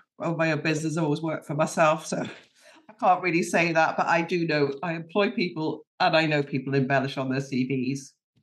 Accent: United Kingdom; now in Spain; I'm a British migrant who's living in Spain.

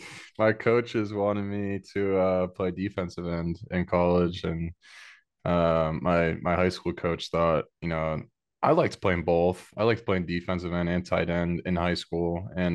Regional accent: Charlton, Massachusetts, United States; Yeah, so I'm from Charlton, Massachusetts, originally, and grew up playing baseball and football

